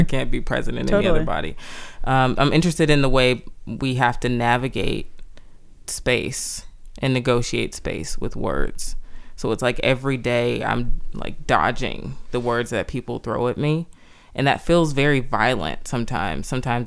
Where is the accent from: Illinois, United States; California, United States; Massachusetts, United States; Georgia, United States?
California, United States; Oakland; I was born in Berkeley, grew up in Oakland.